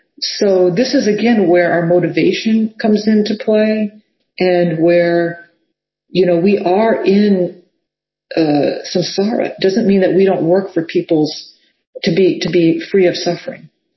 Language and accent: English; New Orleans, Louisiana, United States; You know, I'm from New Orleans, so New Orleans had a lot of really bad COVID, you know, because a lot of people came there for Mardi Gras.